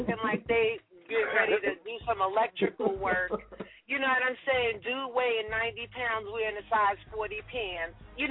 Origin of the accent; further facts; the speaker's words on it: Manhattan, New York, United States; Well, I'm from Manhattan, right?